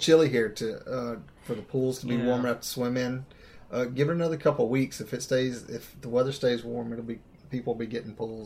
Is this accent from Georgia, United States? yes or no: yes; Augusta, Georgia, United States; I grew up around Augusta, Georgia. It's all about the Masters.